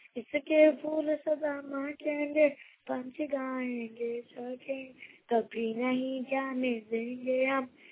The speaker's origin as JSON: {"language": "Hindi", "region": "Jharkhand", "country": "India", "said": "मैं जोरी नावरी बोकारो के रहने वाला हूँ।"}